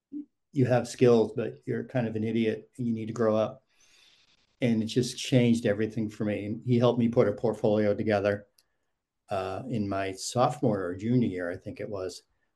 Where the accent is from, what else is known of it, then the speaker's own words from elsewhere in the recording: Boston, Massachusetts, United States; I mean, I grew up just outside Boston in a small town, small suburb, and it was very generic and it was great.